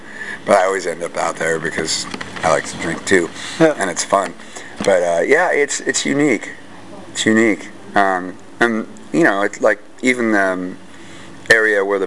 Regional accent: California, United States; It's weird for me because I'm from the Bay Area.

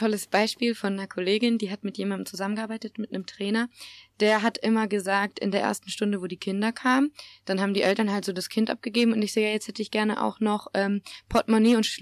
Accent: North Rhine-Westphalia, Germany; ich komme halt jetzt aus NRW, ne?

